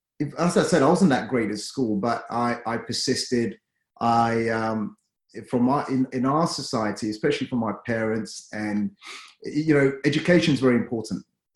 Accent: London, United Kingdom; I was raised in South London. I went to a school in South London.

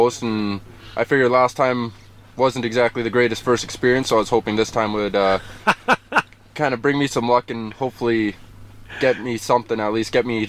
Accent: Winkler, Manitoba, Canada; I'm from Winkler, Manitoba.

